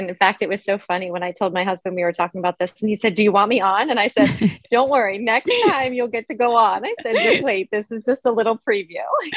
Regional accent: Pennsylvania, United States; I grew up here in the Poconos in Pennsylvania.

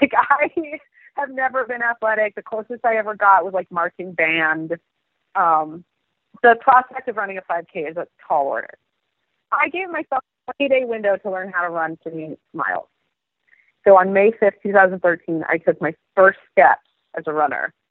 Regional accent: Mexico; moved away; I grew up in Mexico, which has 330 sunny days a year. So when we moved here

